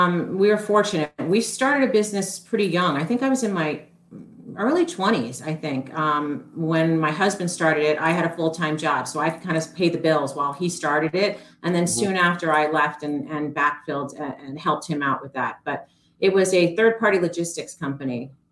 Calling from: Basking Ridge, New Jersey, United States; Basking Ridge. It's kind of northern Jersey, maybe north central Jersey.

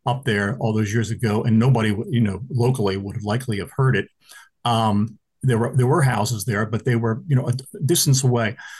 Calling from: Pennsylvania, United States; No, I'm in right? I'm in Pennsylvania.

